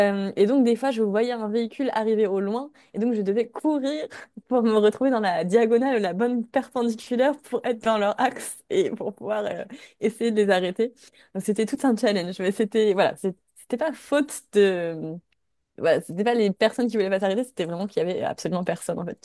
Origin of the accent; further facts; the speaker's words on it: Brittany, France; parce que je viens de Bretagne et que j'étais assez fière de ça.